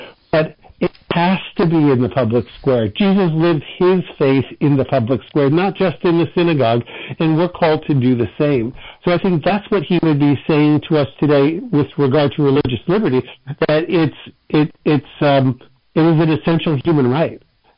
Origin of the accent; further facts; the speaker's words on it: Canada; I grew up in Canada, and right now, hundreds of people are dying by what they call MAID, medical assistance in dying.